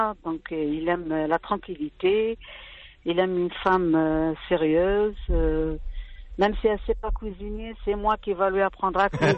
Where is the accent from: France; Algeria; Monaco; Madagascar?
Algeria; Moi, je suis algérienne